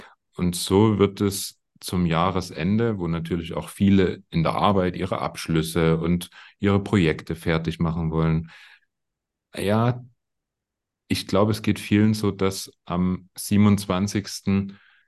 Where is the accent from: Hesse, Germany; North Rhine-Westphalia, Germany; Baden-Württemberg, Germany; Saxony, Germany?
Saxony, Germany; gerade bei uns im Erzgebirge und in Sachsen